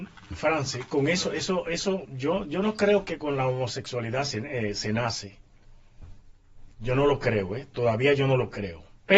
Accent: Dominican Republic; porque a nosotros, como dominicanos, yo no sé cómo es que nos tildan.

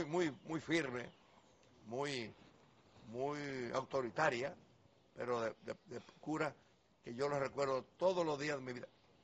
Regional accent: Santiago de los Caballeros, Santiago, Dominican Republic; now in Santo Domingo, Dominican Republic; Pero mi mujer no quería venir para la capital, como santiaguera, como somos los santiagueros. Entonces hubo que poner una etapa de prueba, pero después los viajes allá, ella entendió que podíamos venir para acá, nos mudamos a la capital

